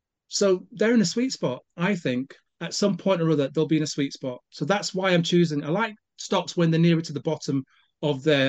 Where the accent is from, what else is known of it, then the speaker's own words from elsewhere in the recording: Jamaica; I'm Jamaican